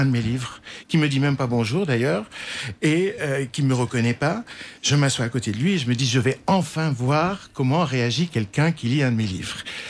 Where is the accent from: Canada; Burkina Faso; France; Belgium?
Belgium; Brussels; Moi, je suis bruxellois et installé pour des raisons totalement d'ordre privé.